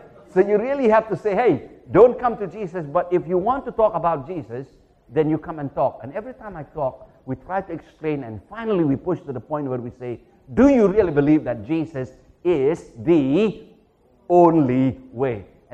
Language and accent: English; India; Sometimes, because being Indian, okay?